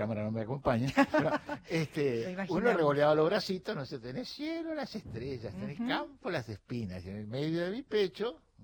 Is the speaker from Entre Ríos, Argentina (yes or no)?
no; Gonzales Chaves, Buenos Aires, Argentina; born there; Claro, yo nací en Chávez, eso fue una casualidad un poquito porque era mi viejo era bancario, entonces estábamos así que viví un año y pico ahí, pero anduve por un montón de pueblos de la provincia.